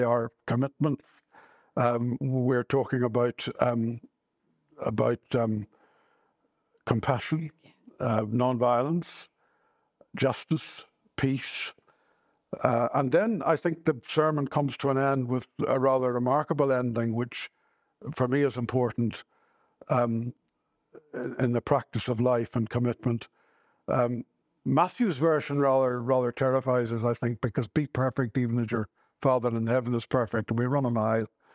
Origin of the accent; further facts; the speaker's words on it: Portavogie, Northern Ireland, United Kingdom; I'm a native of the Ards Peninsula. I was born in the Ards Peninsula, County Down, grew up there in a fishing village, Port of Ogie.